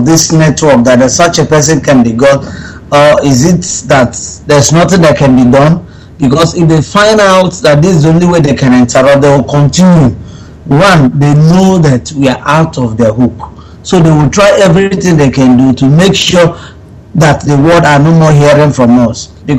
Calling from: Nigeria; I'm calling from Nigeria.

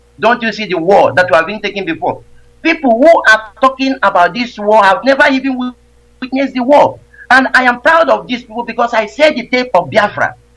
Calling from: India; I'm calling from India.

